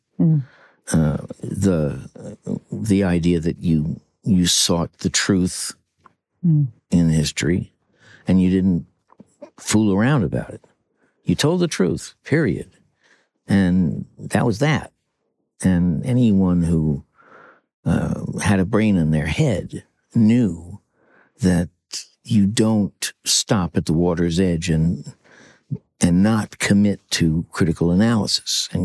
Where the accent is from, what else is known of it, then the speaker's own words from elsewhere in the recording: United States; I'm an American, and I really am an American, and I really love being an American.